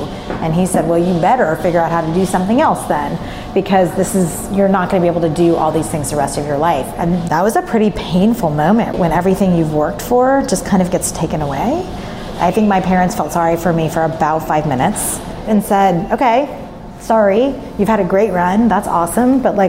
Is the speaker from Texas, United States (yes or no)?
yes; Dallas, Texas, United States; I grew up in Dallas. My father was at the medical school here